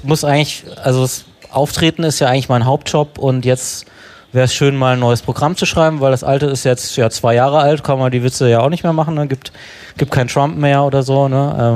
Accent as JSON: {"language": "German", "region": "Southern Germany", "country": "Germany", "said": "Also ich komme ja aus Süddeutschland"}